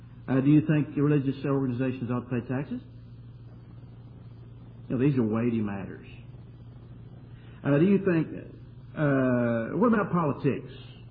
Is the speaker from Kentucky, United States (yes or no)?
yes; Kentucky, United States; I didn't. I say law. I'm from Kentucky, sorry.